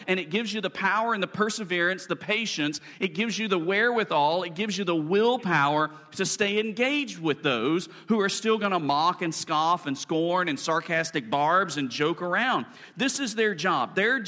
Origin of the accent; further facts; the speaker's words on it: Alabama, United States; I grew up in Alabama